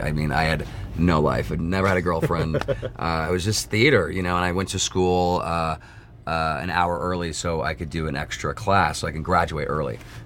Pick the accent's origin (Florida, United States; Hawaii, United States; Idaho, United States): Idaho, United States; now in Los Angeles, United States; I'm from Idaho. I knew I wanted to move out to L.A.